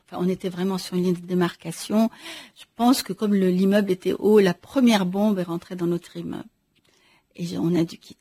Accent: South Governorate, Lebanon; also born or lived in Conakry, Guinea; Du coup, j'ai grandi au Liban. C'est-à-dire, moi, j'ai ouvert les yeux au Liban.

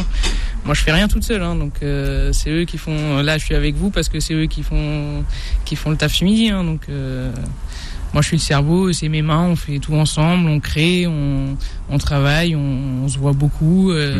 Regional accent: Nice, Provence-Alpes-Côte d'Azur, France; moi, j'ai des origines méditerranéennes, un peu sicilienne du côté de ma maman, arménienne du côté de mon papa, mais je suis né à Nice et j'ai vécu à Nice et j'ai commencé mon apprentissage à Nice

